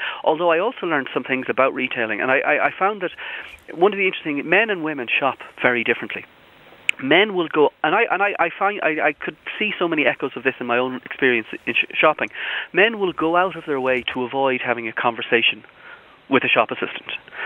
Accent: Galway, Connacht, Ireland; I'm from the country, I'm from Galway like yourself

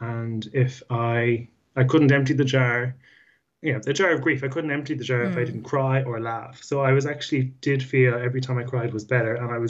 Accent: Ireland; we know as Irish people that what you need is, you know, people come around the house, someone boiling the kettle

